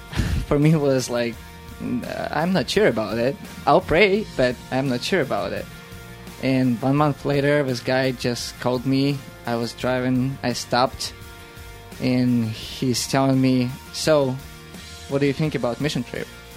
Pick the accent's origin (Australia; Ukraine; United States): Ukraine; English is a second language; I'm originally from Ukraine, was born there, grew up there